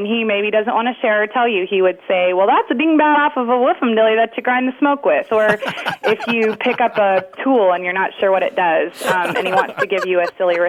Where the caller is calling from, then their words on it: Dallas, Texas, United States; I'm calling from Dallas, Texas.